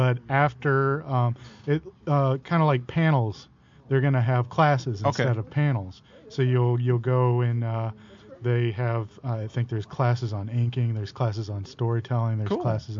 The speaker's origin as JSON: {"language": "English", "town": "Memphis", "region": "Tennessee", "country": "United States", "tie": "born or raised there", "said": "Memphis is my hometown, so..."}